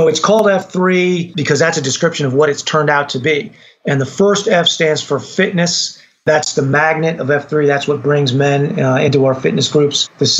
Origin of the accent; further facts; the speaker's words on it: Connecticut, United States; moved away as an adult; I grew up in Connecticut, but the Army sent me south after I graduated college. And I've never really been back.